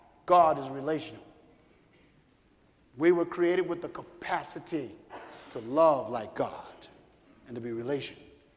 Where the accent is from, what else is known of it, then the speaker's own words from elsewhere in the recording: Chicago, Illinois, United States; I grew up in Chicago. They're in the inner cities.